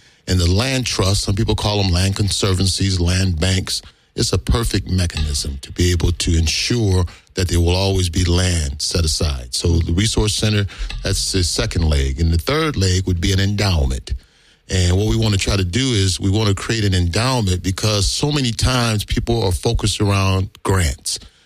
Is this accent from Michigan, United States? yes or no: no; Compton, California, United States; Well, I was born and raised in Watts, Compton area.